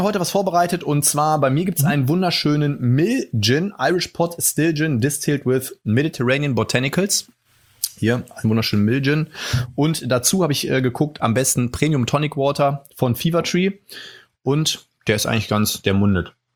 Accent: North Rhine-Westphalia, Germany; Arsch auf Eimer, wie man bei uns im Pott so schön sagt.

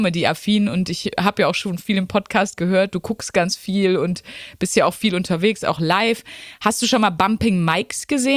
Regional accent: North Rhine-Westphalia, Germany; wir sind beide aus dem Ruhrgebiet. Unsere Omas kommen beide aus Altenessen, aus der Parallelstraße.

